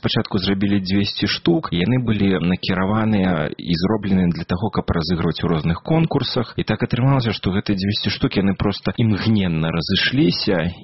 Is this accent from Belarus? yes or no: yes; Belarus